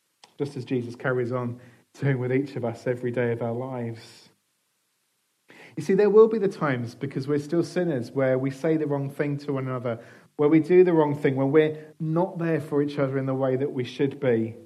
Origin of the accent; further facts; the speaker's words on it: United Kingdom; But because we're British, what happened was we all queued up.